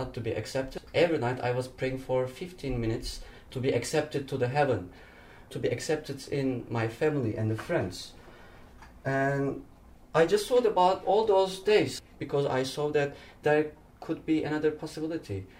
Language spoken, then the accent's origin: German; Turkey; German is a second language; now in Berlin, Germany; Ich komme aus der Türkei. Das ist okay, das reicht. Now I'm in Germany, I'm in Berlin.